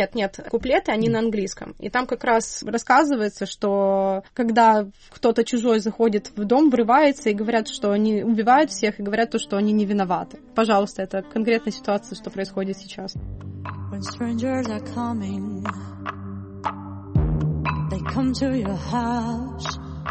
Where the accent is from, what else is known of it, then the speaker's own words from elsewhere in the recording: Ukraine; born there; и я горда тем, что я родилась в Украине.